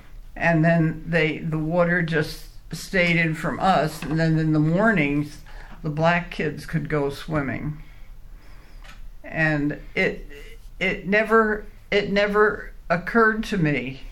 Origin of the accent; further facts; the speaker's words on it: Elizabeth, New Jersey, United States; I lived in New Jersey. I was born and brought up in New Jersey, right out Elizabeth, New Jersey. It's right outside of New York City.